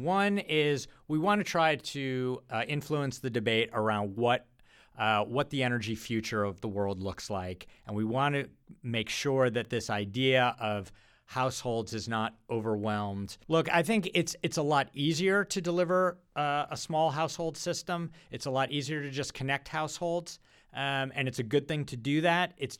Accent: Rochester, New York, United States; So I am I was a suburban kid from Rochester, New York. I didn't have any connection to Africa.

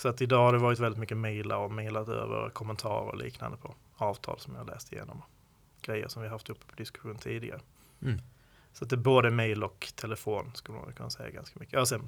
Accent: Skåne, Sweden; accent: Skånska; jag hoppas inte att min skånska är för

